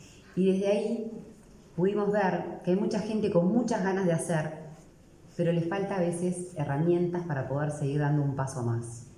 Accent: Uruguay; Un área que en nuestra cultura, como uruguayos, es tan importante seguir afianzando.

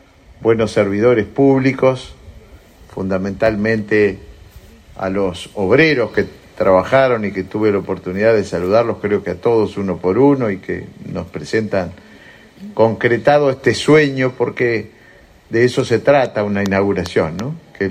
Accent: Uruguay; somos pocos los uruguayos

